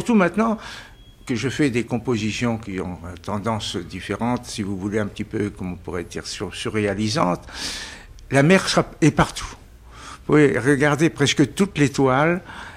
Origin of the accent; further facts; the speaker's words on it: Les Sables-d'Olonne, Pays de la Loire, France; je suis né au Sable-d'Olonne, par conséquent absolument vendéen